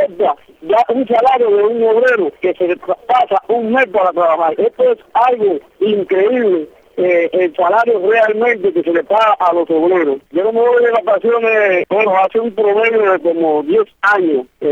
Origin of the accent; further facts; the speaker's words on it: Cuba; Yo soy una persona, un cubano a pie humilde